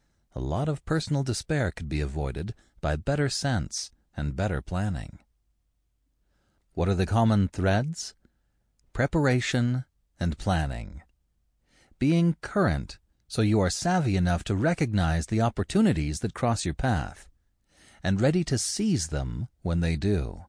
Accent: New York City, New York, United States; born there; I was born in 1926 in New York City.

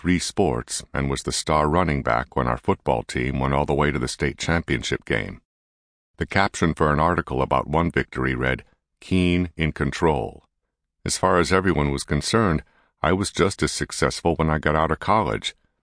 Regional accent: Kankakee, Illinois, United States; If you had shown up in my hometown of Kankakee, Illinois, and asked about me in the early 90s

